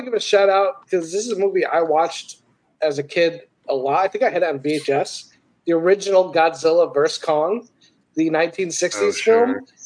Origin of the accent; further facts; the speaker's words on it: United States; so I grew up in America.